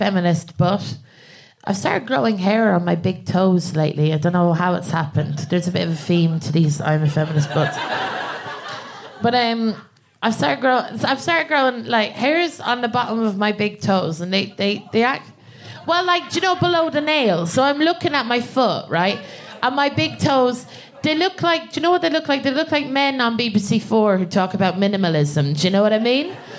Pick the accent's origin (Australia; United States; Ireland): Ireland; moved away as an adult; now in England; so I'm from Ireland and I moved to England about, I'd say about 4 years ago now at this